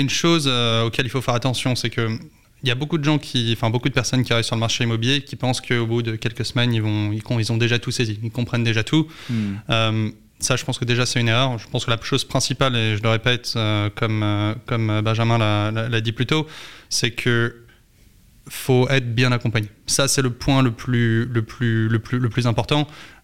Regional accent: Paris, Île-de-France, France; moi je suis de Paris

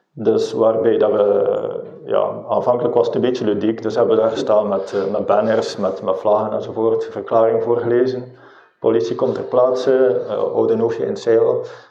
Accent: Bruges, Flanders, Belgium; Dat ben ik zelf in mijn thuisstad Brugge.

